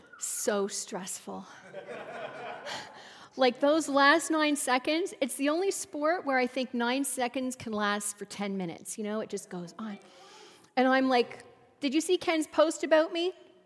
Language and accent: English; Montreal, Quebec, Canada; Yeah, because we grew up in Montreal. I was really fluent at one point in my life